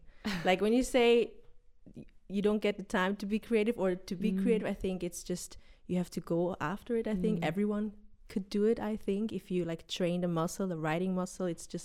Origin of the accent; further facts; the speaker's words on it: Zurich, Switzerland; English is a second language; never in Swiss German or German, even though I'm from Zurich, because I always listened to English music.